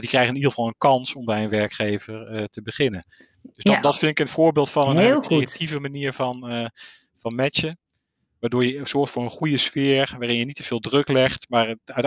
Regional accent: Rotterdam, South Holland, Netherlands; Ik kom uit Rotterdam.

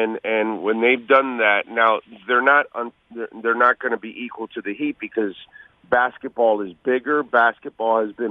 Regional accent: Belle Glade, Florida, United States; I was born in Belgrade, and which is the western corner of Palm Beach County, and raised here in South Florida.

